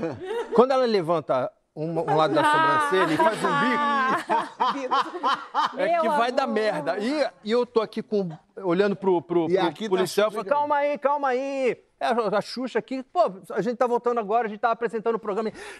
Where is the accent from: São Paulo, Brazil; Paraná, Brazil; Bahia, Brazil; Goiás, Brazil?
São Paulo, Brazil; A gente que é da ZL, eu sou da ZL, né?